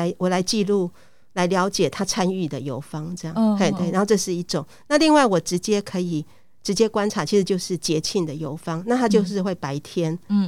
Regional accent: Taiwan; 就是他们全村寨的人都知道我来自台湾。

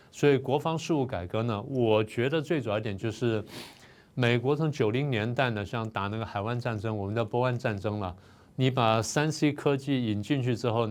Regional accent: Taiwan; 因为我是来自台湾的学生

